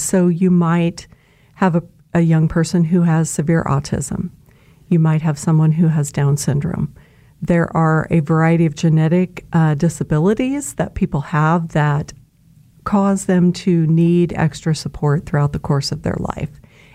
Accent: Kansas, United States; Emporia Gazette and Phillips County Review. That was my hometown.

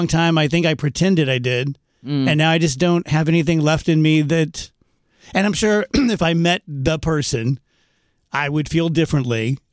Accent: St. Louis, Missouri, United States; I said, no, I'm from St. Louis.

